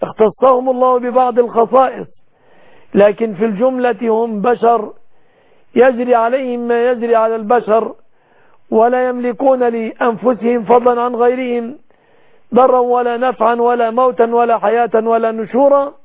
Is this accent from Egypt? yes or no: yes; Egypt; بلادنا مصر